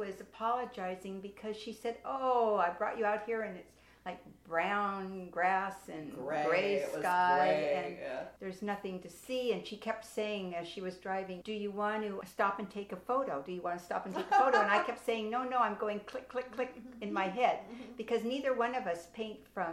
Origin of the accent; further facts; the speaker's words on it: Palm Springs, California, United States; also born or lived in San Francisco / Laguna Beach; I was born in San Francisco, raised in Palm Springs, and moved to Laguna Beach. So that's my experience of living.